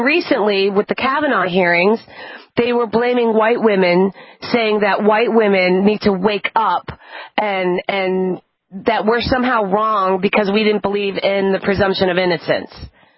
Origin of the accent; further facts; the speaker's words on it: East Coast, United States; Yeah, I'm sorry, I'm from the East Coast. But we're not all bad.